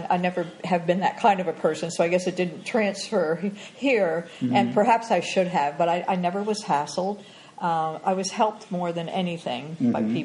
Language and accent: English; Williamsport, Pennsylvania, United States; also born or lived in Pittsburgh; now in Nicaragua; I came here from Pittsburgh, Pennsylvania. Mm-hmm. But I actually was born and raised in Williamsport, Pennsylvania, a small town, which is known for its Little League World Series.